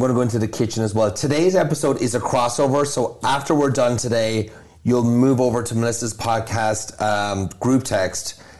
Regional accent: Ireland; And I'm Irish.

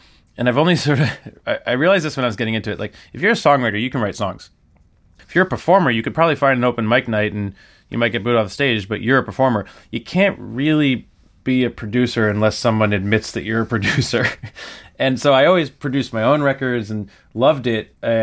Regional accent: New Jersey, United States; And I feel like growing up in New Jersey, I had nowhere to, and I was lucky, you know, we never worried about food on the table.

